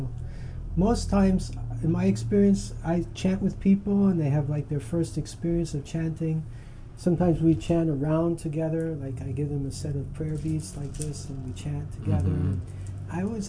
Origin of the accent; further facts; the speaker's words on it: New York City, New York, United States; born there; which is the same year I was born in New York City.